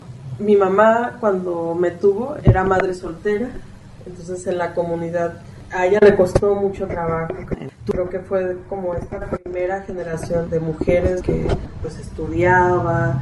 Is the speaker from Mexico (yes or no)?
yes; Mezcala, Jalisco, Mexico; born there; Entonces nací en Mezcala